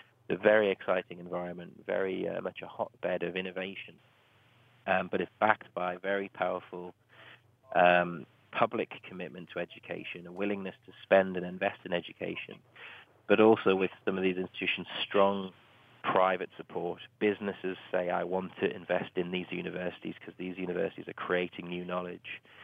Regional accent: United Kingdom; I mean, I always get struck as a Brit, as a Westerner, that the commitment and respect for education in Korea is just incredible.

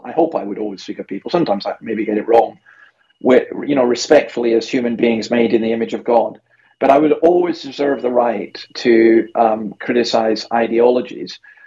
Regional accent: Scotland, United Kingdom; in my own country, or my home country, Scotland

